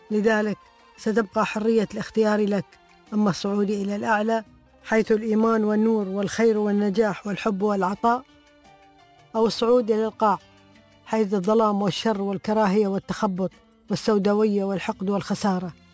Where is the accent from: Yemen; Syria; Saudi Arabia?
Saudi Arabia; Al Ghat, Riyadh Province; وهي تبعد حوالي 30 كيلو عن محافظة الغاط بلدتي التي كنت وقتها أسكن بها